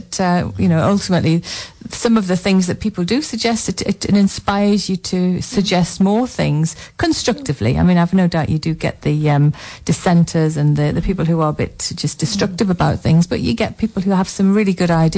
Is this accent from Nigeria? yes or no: no; Morpeth, North East England, United Kingdom; I was from the Morpeth area, and yeah. Our project for geography was to redesign Morpeth.